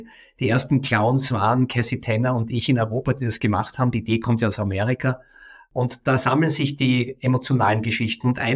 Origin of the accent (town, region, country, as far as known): Vienna, Austria; born or raised there